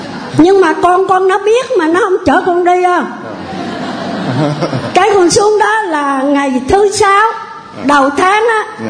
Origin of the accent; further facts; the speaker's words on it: Phan Thiết, Bình Thuận, Vietnam; Con ở giáo xứ Phố Hải, tỉnh Bình Thuận. Giáo thuận Phan Thiết.